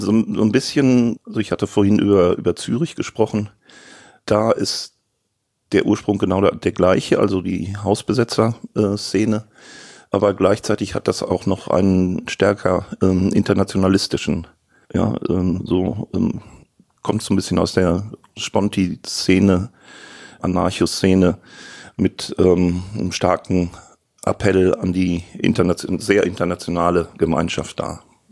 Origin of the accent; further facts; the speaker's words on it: North Rhine-Westphalia, Germany; ich bin im Ruhrgebiet groß geworden